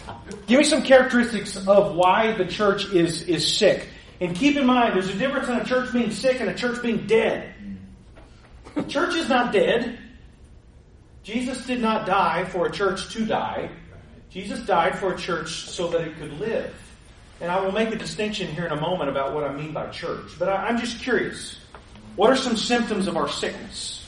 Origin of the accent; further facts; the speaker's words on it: Tennessee, United States; Let me dumb this down. I'm from Tennessee. I was a youth pastor, youth minister for 12 years